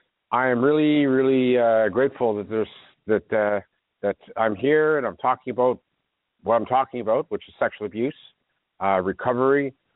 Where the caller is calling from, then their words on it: Toronto, Ontario, Canada; Granted, I'm broadcasting from Toronto.